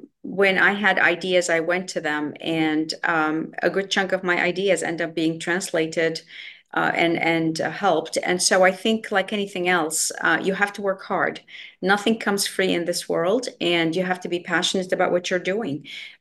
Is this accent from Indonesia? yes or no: no; Baghdad, Baghdad Governorate, Iraq; moved away as an adult; as a person who came in from Iraq, I'm from Baghdad, born and raised there, did my medical school there. We came in as immigrants